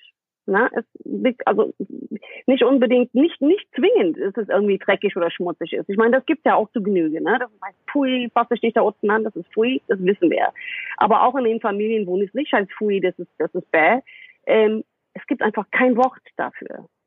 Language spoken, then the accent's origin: German; United States; German is a second language; now in Germany; Du weißt, ich bin Amerikanerin, ne?